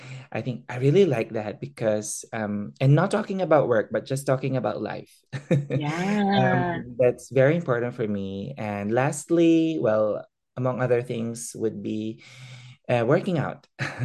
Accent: Philippines; moved away as an adult; now in Switzerland; I am a Filipino occupational therapist. So I studied, trained, and worked there as an OT before moving here to Switzerland.

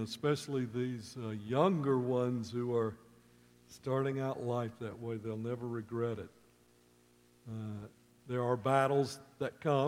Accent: the South, United States; And you know, growing up in the South, as I have, and as many people's testimony was in church as a baby and all the way up

